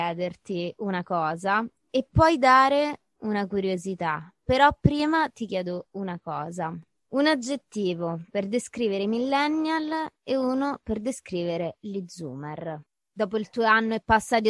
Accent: Rome, Lazio, Italy; da romana mi fa piacere se famo una risata, mi sento rappresentata, ma io non ne posso più, cioè, mi sembra non essere mai andata via da Roma.

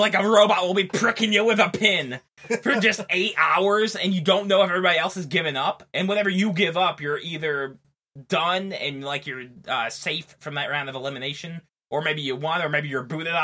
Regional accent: United States; I'm an American, so I don't know if like those two places are like 100 miles apart

